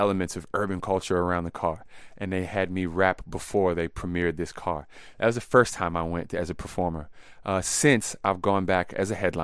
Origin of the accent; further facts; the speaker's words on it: Maryland, United States; also born or lived in Washington, D.C. / Sudan; now in New York, United States; My father we were raised in Prince George's County. After high school, I had moved to 6 and I, Northeast. Stayed there for quite some time, then Petworth. And then after that, I moved to New York.